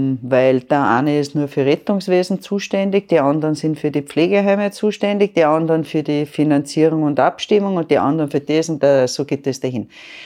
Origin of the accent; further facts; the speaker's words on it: Lower Austria, Austria; wenn ich heute als Niederösterreicherin wirklich für die Operation eine Spitzenleistung haben möchte